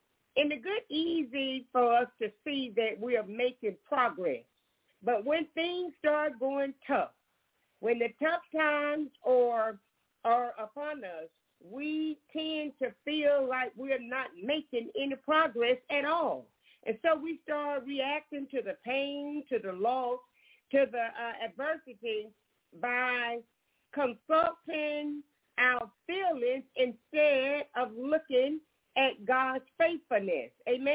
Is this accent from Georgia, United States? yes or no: yes; Jonesboro, Georgia, United States; I am from Jonesboro, Georgia, and we also have a ministry in Anniston, Alabama.